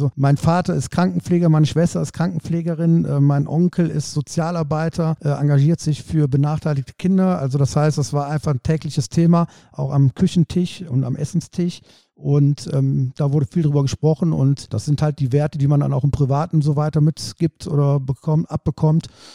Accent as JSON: {"language": "German", "town": "Aachen", "region": "North Rhine-Westphalia", "country": "Germany", "tie": "born there", "said": "Ich bin in Aachen geboren und habe natürlich schon viel gesehen."}